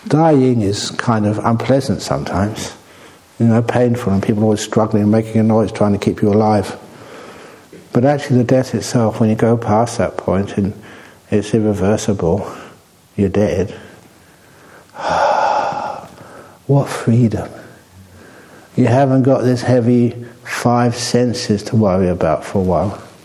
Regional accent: London, United Kingdom; born there; I was born in London.

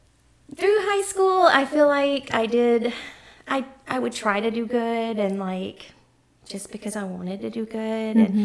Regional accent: Decatur, Alabama, United States; born there; Okay, well, I was born in Decatur, Alabama, and I have one sister.

